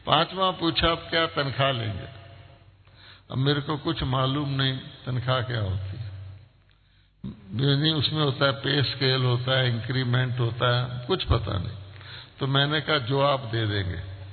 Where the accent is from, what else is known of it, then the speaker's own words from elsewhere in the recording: Amritsar, Punjab, India; उसने मेरा ही शहर बताया कि मैं अमृतसर का रहने वाला हूं